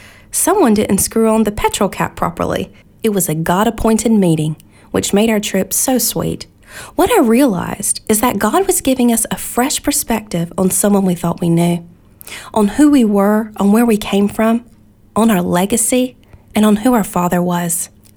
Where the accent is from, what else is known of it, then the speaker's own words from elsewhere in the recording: Georgia, United States; A while back, my sisters and I went to my hometown in Georgia a few years ago on a trip to connect with family.